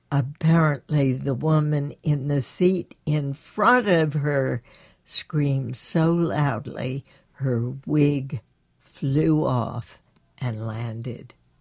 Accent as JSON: {"language": "English", "town": "Washington", "region": "District of Columbia", "country": "United States", "tie": "born or raised there", "said": "Right here"}